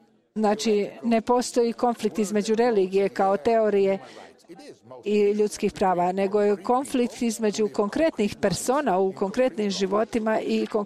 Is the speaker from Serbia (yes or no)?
no; Italy; Serbian is a second language; Ja sam Italijan. Morate prihvatiti da Italijani nisu baš politički korektni. Ja mislim, nažalost, da ja sam pravi Italijan. Nisam ostavio moj identitet italijanski.